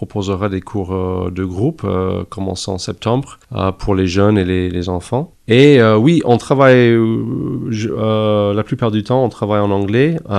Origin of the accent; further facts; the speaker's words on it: Canada; now in France; Vous entendez de ma voix que je suis canadien. Je suis pas d'ici, mais je vis mon aventure avec ma femme. On est ici depuis quelques années et on adore être ici, prendre plaisir des montagnes et de la bonne nourriture dans le sud-ouest.